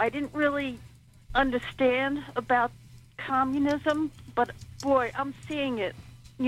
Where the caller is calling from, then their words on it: New York, United States; Oh, hi. From New York, of all places.